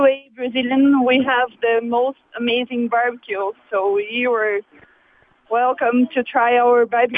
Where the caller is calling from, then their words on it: Canada; but I'm calling from Canada.